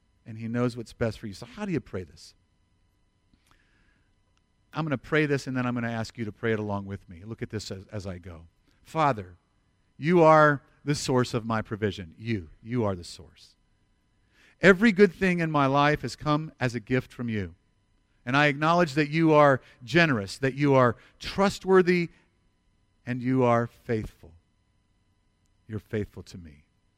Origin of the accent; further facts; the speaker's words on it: United States; I mean, I'm an American, Lord.